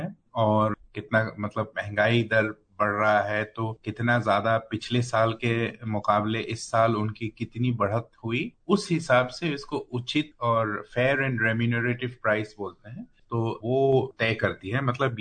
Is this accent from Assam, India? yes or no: yes; Assam, India; मैं खुद ही north east के हूँ, मैं आसाम से हूँ